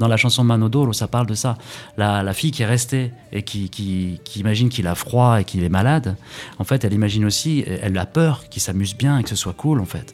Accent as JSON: {"language": "French", "country": "France", "tie": "born there", "said": "j'ai aucune honte à chanter en sicilien alors que j'habite en France et que je suis né en France"}